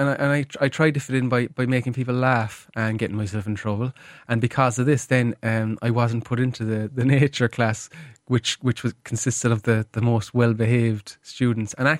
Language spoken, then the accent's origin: English; Cobh, County Cork, Ireland; Yeah. I mean, I was born in the city, and I was raised in Cove. That's where my family are all from.